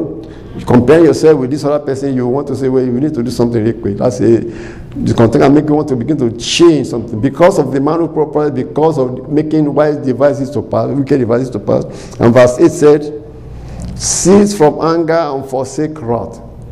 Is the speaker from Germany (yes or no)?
no; Ogun, Nigeria; our parents are Ijebus. I was from Ijebu.